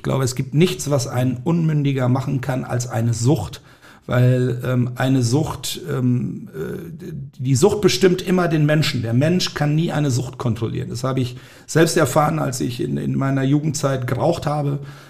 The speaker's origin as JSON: {"language": "German", "town": "Ringe", "region": "Lower Saxony", "country": "Germany", "tie": "born or raised there", "said": "ich bin jetzt als Dorfkind, ich komme ja aus Ringe, aus der Grafschaft Bentheim, da gab es tatsächlich auch Sportfeste"}